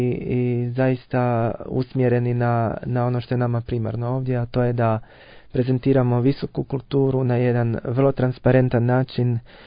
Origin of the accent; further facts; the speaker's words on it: Rijeka, Primorje-Gorski Kotar County, Croatia; moved away as an adult; also born or lived in Zagreb; now in Graz, Austria; Ja sam također iz Rijeke, kao i kolega Graciani, ali sam studirao u Zagrebu na Muzičkoj akademiji do evo, 2015. A 2013. sam došao u Graz